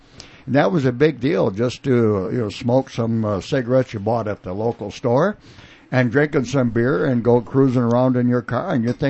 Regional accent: Waseca, Minnesota, United States; Yeah, Waseca Blue Jay country.

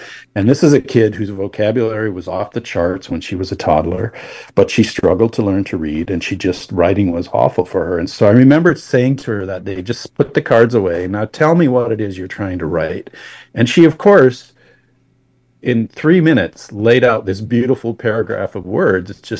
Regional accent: Wisconsin, United States; I'm from Wisconsin. I can tell you it's Viroqua.

